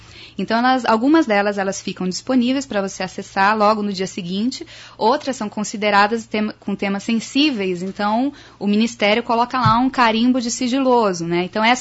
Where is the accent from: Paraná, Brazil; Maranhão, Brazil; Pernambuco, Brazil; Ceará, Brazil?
Paraná, Brazil; Maringá; bom dia Maringá, muito legal estar de volta aqui na cidade onde eu cresci